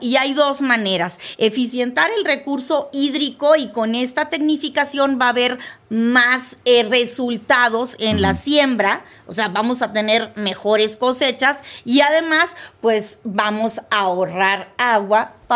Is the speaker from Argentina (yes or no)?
no; Mexico; Antes que cualquier otra cosa, somos mexicanos.